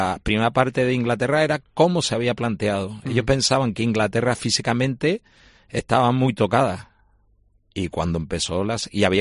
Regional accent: Puerto de la Cruz, Canary Islands, Spain; del Puerto Cruz que veía ayer, que es el equipo de mi pueblo, aunque no puedo ir al estadio, al campo

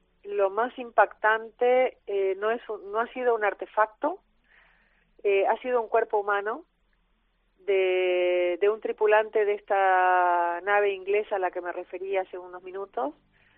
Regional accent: Argentina; yo trabajo principalmente en mi país, soy empleada del Consejo Nacional de Investigaciones Científicas y Técnicas, por lo que siempre tiene prioridad el trabajo en aguas argentinas

